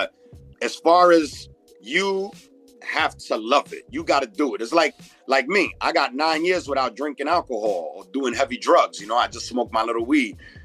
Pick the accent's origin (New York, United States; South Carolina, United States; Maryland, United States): New York, United States; New York City; You know, growing up in Corona, Queens, and Flushing